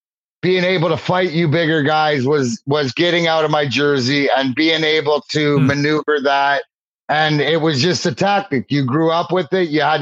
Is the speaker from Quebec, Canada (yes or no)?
no; Leamington, Ontario, Canada; I grew up in Leamington, Ontario, give or take 10 minutes for the border, which 40 minutes to my house, to Joe Louis Arena.